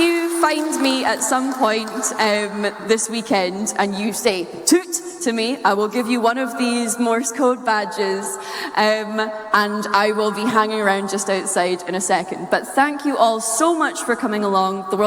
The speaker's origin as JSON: {"language": "English", "region": "Scotland", "country": "United Kingdom", "said": "as you've noticed by the accent, I am Scottish."}